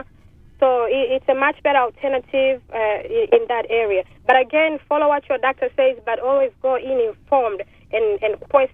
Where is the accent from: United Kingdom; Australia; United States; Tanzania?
Tanzania; moved away; Originally, I'm from Africa, where the Kilimanjaro Mountain is, the country of Tanzania.